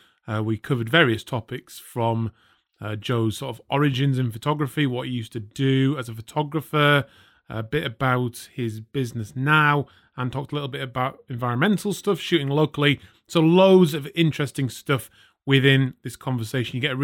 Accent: Yorkshire and the Humber, United Kingdom; the area that I grew up in around the North York Moors in North Yorkshire.

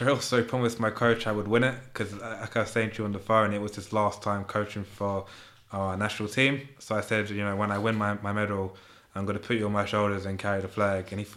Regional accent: England, United Kingdom; born there; my parents are Iranian, but I was born in Red Hill. I was born in, I'm sorry, I was born here.

